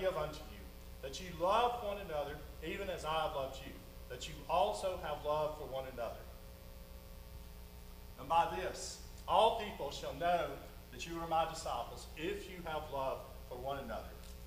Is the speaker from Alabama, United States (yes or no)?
yes; Tarrant, Alabama, United States; I grew up in Tarrant City. That's where I'm from. And Tarrant, if you're not all that familiar with Tarrant City, it's right off of Highway 79, a little bit north of the airport.